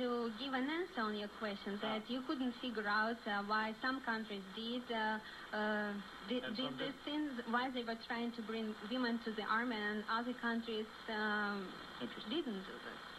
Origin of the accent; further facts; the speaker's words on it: Ukraine; English is a second language; moved away; I'm from Ukraine. It's the former Soviet bloc.